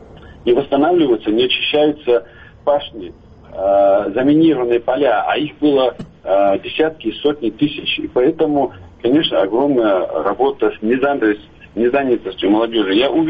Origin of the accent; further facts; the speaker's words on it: Chechnya, Russia; Ведь мы, как бы там ни говорили, Грозная нефтяная республика, да, действительно, но мы еще аграрная республика.